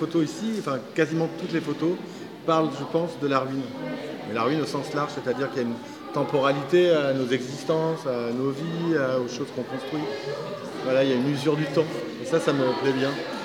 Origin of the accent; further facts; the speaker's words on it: Occitanie, France; c'est l'Aveyron, parce que je suis originaire de l'Aveyron, j'ai grandi là-bas.